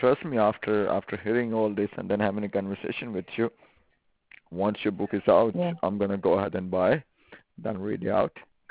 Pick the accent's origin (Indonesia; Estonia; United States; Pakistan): Pakistan; I'm Asian. I'm from Pakistan originally. My parents are from Pakistan.